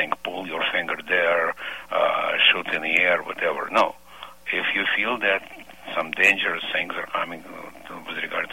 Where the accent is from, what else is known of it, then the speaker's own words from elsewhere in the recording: Moscow, Russia; English is a second language; moved away; also born or lived in Israel; I was living, I left Moscow, I am from Russia. I was living in Israel about 10 years